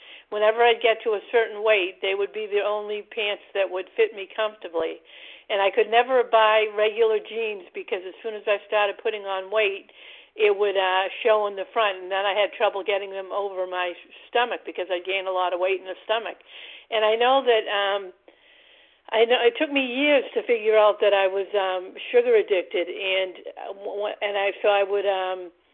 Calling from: Massachusetts, United States; from Massachusetts.

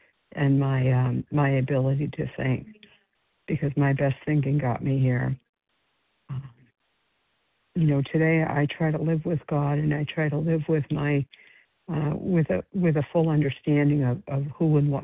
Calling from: Florida, United States; calling from Florida this morning.

